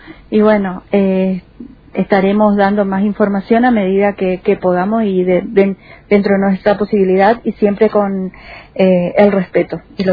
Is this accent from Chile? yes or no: no; Montecarlo, Misiones, Argentina; born there; Nací en Monte Carlo.